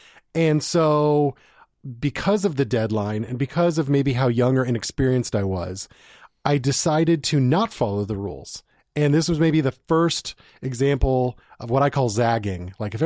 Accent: Portland, Oregon, United States; So I was applying to a couple places here in Portland. I'm originally from Portland

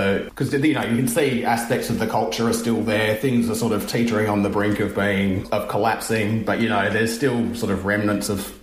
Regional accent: Broken Hill, New South Wales, Australia; I grew up in Broken Hill, and they were pretty much the background to being a kid.

